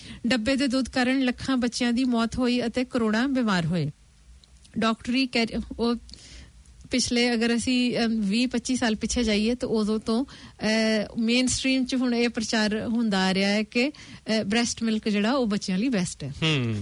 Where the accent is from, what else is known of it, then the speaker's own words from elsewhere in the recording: Sarawan Bodla, Punjab, India; ਮੈਂ ਮਲੋਟ ਮੰਡੀ ਨੇੜਲੇ ਪਿੰਡ ਸਰਾਵਾਂ ਬੋਦਲਾਂ ਦਾ ਜੰਮਪਲ ਹਾਂ। ਮੇਰੀ ਉਮਰ 69 ਸਾਲ ਹੈ।